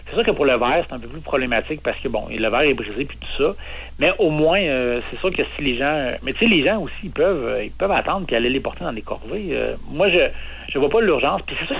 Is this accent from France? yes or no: no; Quebec, Canada; Moi, je viens de la Gaspésie